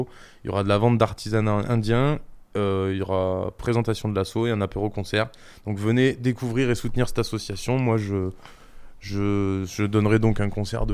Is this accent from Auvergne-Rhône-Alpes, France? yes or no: yes; Auvergne-Rhône-Alpes, France; also born or lived in Saint-Quentin-en-Yvelines; Mon pays natal, la Drôme.